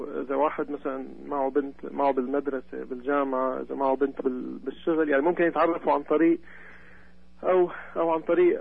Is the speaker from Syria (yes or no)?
yes; Syria; also born or lived in Spain / United Arab Emirates; now in Canada; أنا الأصل من سوريا.